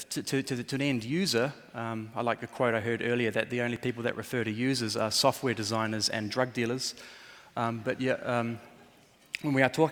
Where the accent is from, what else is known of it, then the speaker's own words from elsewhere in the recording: New Zealand; now in Europe; I grew up in New Zealand where I couldn't see another house, surrounded by beautiful indigenous forests that had never been cut down. That's where I grew up. And now I live in cities